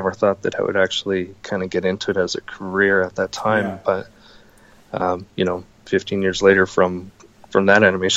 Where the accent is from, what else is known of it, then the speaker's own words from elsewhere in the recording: Manitoba, Canada; I grew up in Manitoba, out near Winnipeg, and obviously Winnipeg's not a huge video gaming city